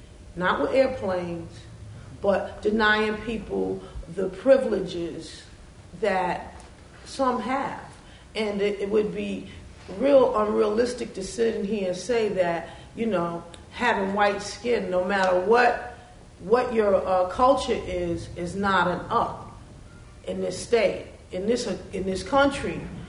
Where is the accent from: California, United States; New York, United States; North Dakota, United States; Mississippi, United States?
New York, United States; New York City; Because this is not a ghetto. I'm from Harlem. this is beautiful.